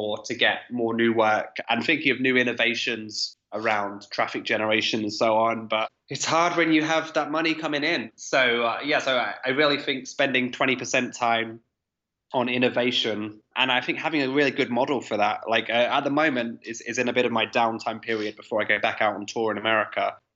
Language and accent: English; England, United Kingdom; I'm English. I spoke in English.